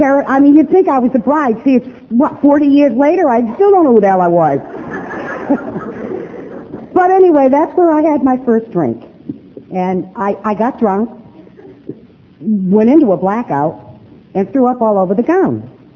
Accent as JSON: {"language": "English", "town": "Portland", "region": "Maine", "country": "United States", "tie": "born or raised there", "said": "I'm not from here. I'm from Portland, Maine, and born and raised there, in a place called Gorham's Corner."}